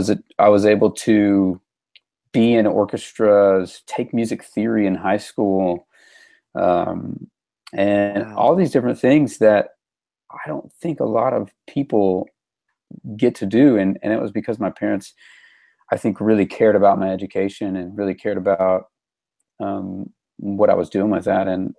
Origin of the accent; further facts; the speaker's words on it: Arkansas, United States; So I grew up in Arkansas, and starting in 4th grade, my parents signed me up for this school that was about 35, 40 minutes from my house.